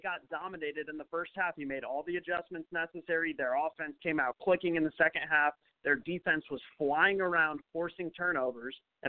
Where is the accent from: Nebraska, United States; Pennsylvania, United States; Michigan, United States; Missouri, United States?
Nebraska, United States; I mean, I'm born and raised in Nebraska. I'm a diehard Husker fan.